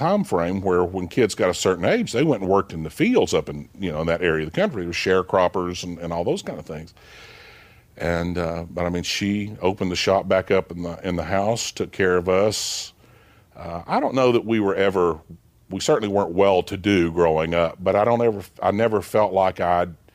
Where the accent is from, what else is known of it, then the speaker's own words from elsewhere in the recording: Knoxville, Tennessee, United States; And we grew up in North Knoxville over on Atlantic Avenue. And I had a happy childhood.